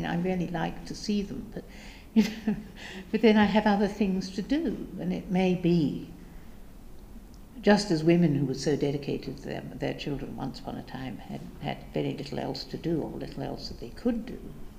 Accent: England, United Kingdom; I'm English. That's right. Proud of it.

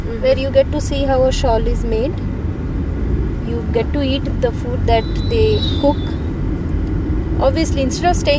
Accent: Odisha, India; You see, I come from Odisha. It is one of the economically backward state of India.

